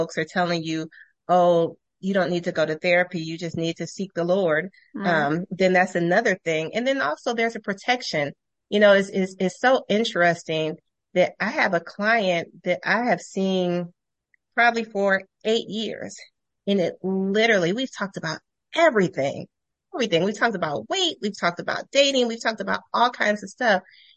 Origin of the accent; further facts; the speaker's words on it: Columbus, Ohio, United States; I'll be hopefully doing one in Ohio really soon, in Columbus, my hometown.